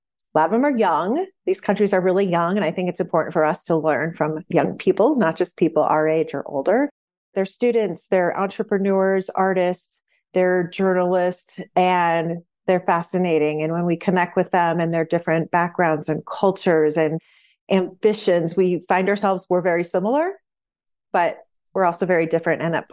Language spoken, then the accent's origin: English; Wisconsin, United States; I grew up in Wisconsin. My parents divorced when I was preteen, but I honestly don't ever remember them having a happy relationship or a healthy relationship. I wanted to get out of Wisconsin, maybe because of that.